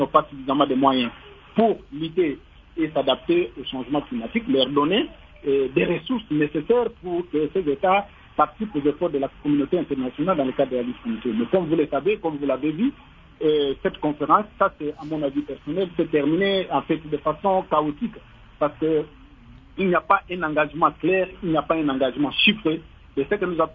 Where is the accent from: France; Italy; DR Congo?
DR Congo; ici chez nous en République démocratique